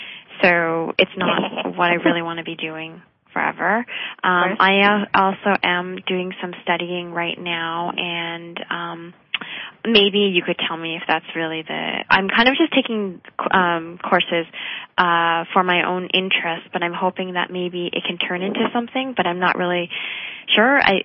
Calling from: East Coast, Canada; I'm calling from the East Coast of Canada.

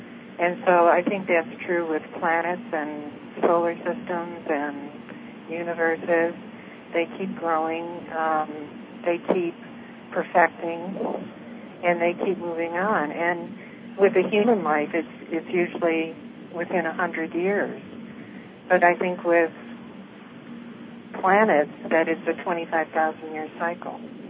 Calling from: Arizona, United States; I'm calling from Arizona.

